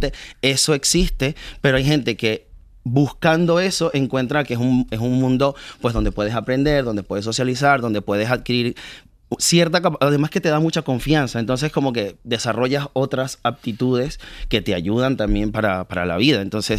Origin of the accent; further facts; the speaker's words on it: Venezuela; Yo soy de Venezuela.